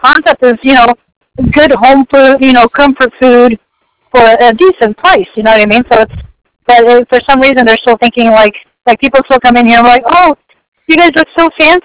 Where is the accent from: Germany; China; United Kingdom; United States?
United States; Las Vegas, Nevada; I'm from Vegas, these people here in California where I'm at are weird.